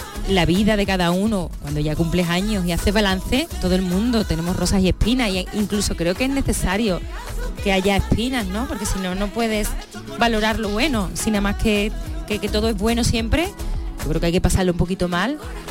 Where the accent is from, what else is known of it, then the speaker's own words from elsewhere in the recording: Coria, Extremadura, Spain; he vivido mucho tiempo fuera, he vivido en Madrid, pero yo tenía 3 días libres y me venía a Coria. O sea, Coria es mi... O sea, porque es mi pueblo